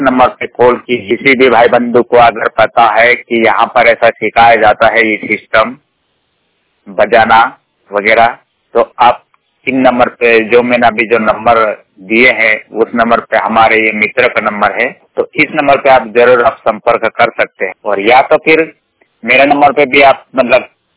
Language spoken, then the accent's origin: Hindi; Madhya Pradesh, India; हम मध्य प्रदेश के रहने वाले हैं, अलीराजपुर जिले के।